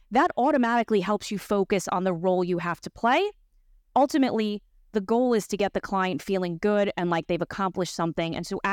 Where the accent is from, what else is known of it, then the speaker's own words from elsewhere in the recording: New York City, New York, United States; Come on, New York City, born and raised. Best city on earth.